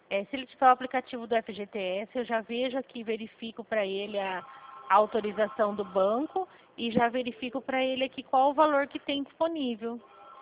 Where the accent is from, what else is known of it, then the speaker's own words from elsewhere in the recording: São Paulo, Brazil; Eu sou do estado de São Paulo.